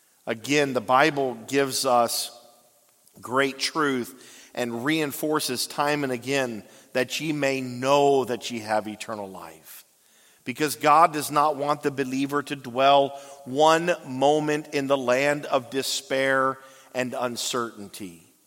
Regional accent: Virginia, United States; He's like, so where are you from? Like, I'm from Northern Virginia. Really? Virginia?

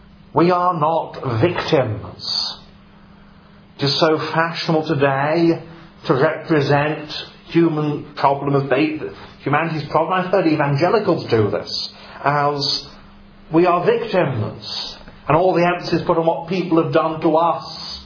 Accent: Norwich, East of England, United Kingdom; Martineau was from Norwich, my hometown.

